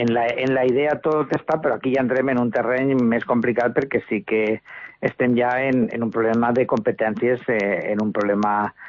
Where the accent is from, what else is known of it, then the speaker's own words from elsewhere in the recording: Vinaròs, Valencian Community, Spain; no podria ser el mateix si no sapiguérem que som veïns d'Alcanar, veïns d'Ulldecona, veïns de la Sénia